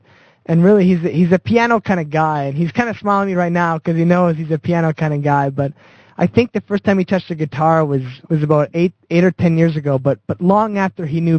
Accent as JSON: {"language": "English", "country": "Canada", "said": "as sort of being a Canadian"}